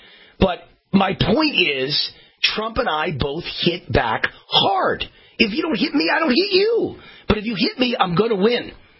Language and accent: English; New York, United States; You know, I'm from New York, and I believe you'd be nice to everybody until the moment they screw you